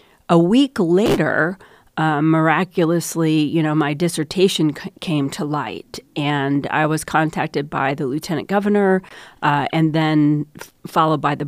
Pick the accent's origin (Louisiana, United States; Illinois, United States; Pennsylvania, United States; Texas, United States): Texas, United States; Corpus Christi; also born or lived in Arlington; So I grew up in Texas, mostly. My dad was in the service when I was young, but I consider Corpus Christi my home. That was his hometown. I was born in Arlington